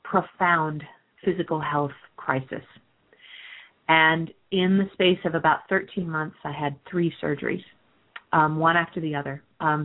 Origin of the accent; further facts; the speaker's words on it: Michigan, United States; now in San Francisco, United States; After college, we moved out to San Francisco from Michigan, which is where I'm from.